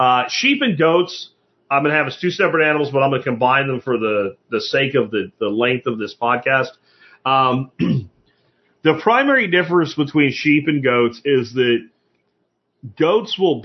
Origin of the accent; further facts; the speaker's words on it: Pennsylvania, United States; I grew up in Pennsylvania. We ate yellow perch all the time.